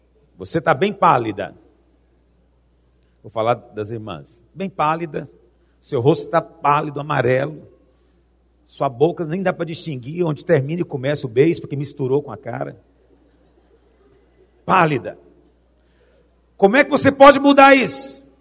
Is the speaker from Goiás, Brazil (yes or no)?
yes; Goiás, Brazil; Sempre que eu sou goiano.